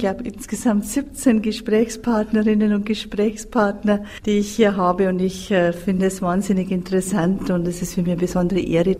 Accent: Bavaria, Germany; Sie sind dann bei mir in der Heimat. Ich komme aus dem Landkreis Regensburg

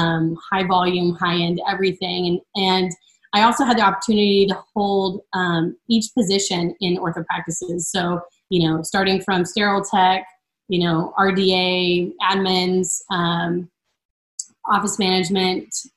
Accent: Texas, United States; Well, this is my home. So I'm a Texan, born and raised, and I love it, and I'll live here forever.

